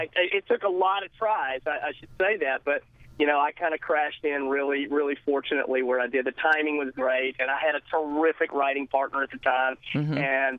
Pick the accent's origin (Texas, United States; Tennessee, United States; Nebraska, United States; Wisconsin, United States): Tennessee, United States; Nashville; Yeah, I grew up here in Nashville, where I'm talking to you from